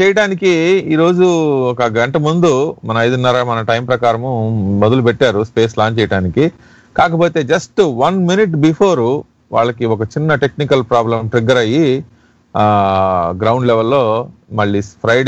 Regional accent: Kanigiri, Andhra Pradesh, India; కనిగిరండి.

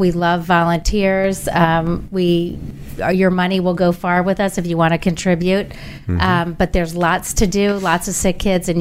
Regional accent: Washington, District of Columbia, United States; born there; I was born in Washington, D.C.

